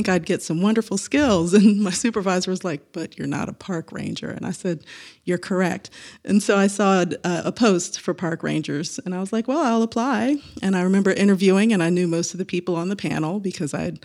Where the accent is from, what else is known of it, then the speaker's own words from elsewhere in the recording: Baltimore, Maryland, United States; also born or lived in West Virginia; So I was born in West Virginia, and then my family moved to Baltimore when I was about 4 or 5 years old.